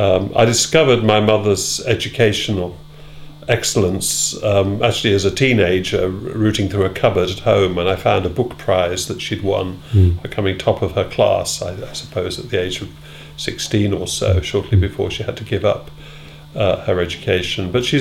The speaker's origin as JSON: {"language": "English", "town": "Birmingham", "region": "West Midlands", "country": "United Kingdom", "tie": "born there", "said": "So I was born in Birmingham, second of four children, in a semi-detached house in the North Birmingham suburb of Erdington."}